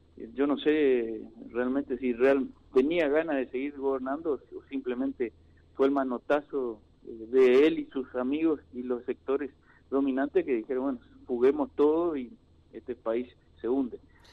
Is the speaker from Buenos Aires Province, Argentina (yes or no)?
no; Santo Tomé, Corrientes, Argentina; los que somos de Santo Tomé y para los habitantes de San Borja